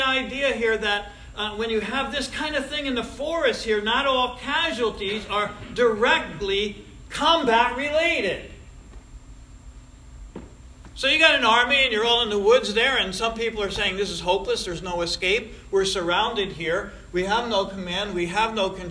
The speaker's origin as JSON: {"language": "English", "town": "Troy", "region": "New York", "country": "United States", "tie": "born or raised there", "said": "We had that growing up in South Troy. It was very convenient. South Troy against the world."}